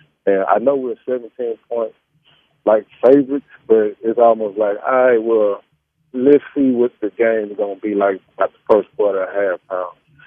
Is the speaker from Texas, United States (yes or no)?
yes; Galveston, Texas, United States; I'm from Galveston, Texas, which is right down the street.